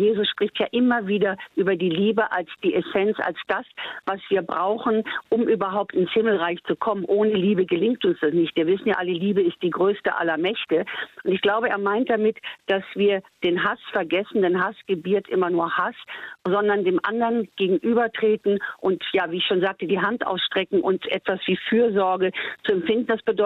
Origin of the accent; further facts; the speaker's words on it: Bonn, North Rhine-Westphalia, Germany; auch nicht weit von Bonn, wo ich aufgewachsen bin.